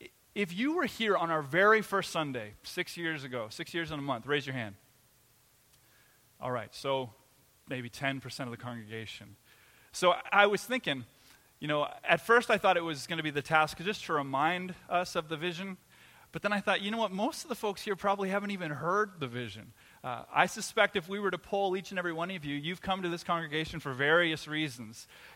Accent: Canada; I was born in Canada, I grew up in Canada

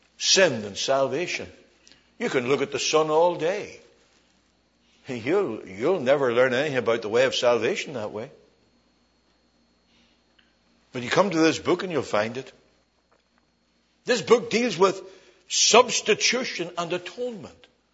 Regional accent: Ireland; I say that as an Irishman.

